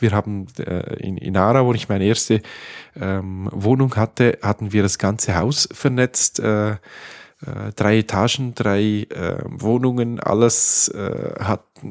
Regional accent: Switzerland; Weil bei uns in der Schweiz ist so, dass das SRF, das Schweizer Fernseh, dessen Mediathek funktioniert nicht

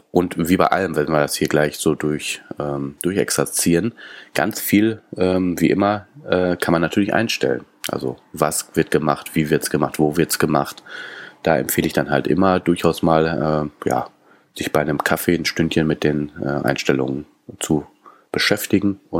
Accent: California, United States; German is a second language; ich komme ja auch aus Kalifornien

